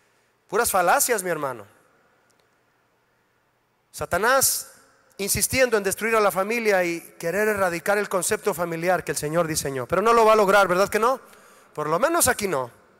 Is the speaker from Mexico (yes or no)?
yes; Mexico; como buenos mexicanos diríamos